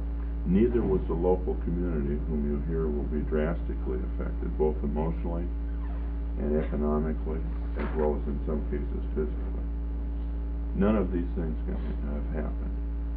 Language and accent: English; Valdez, Alaska, United States; from Valdez.